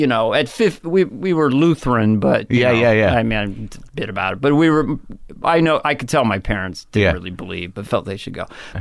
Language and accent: English; San Carlos, California, United States; Northern California, San Carlos.